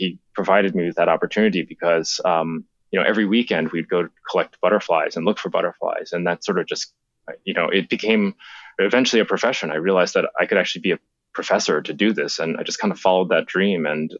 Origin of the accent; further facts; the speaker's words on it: Japan; growing up in Japan, I read about this butterfly when I was a kid.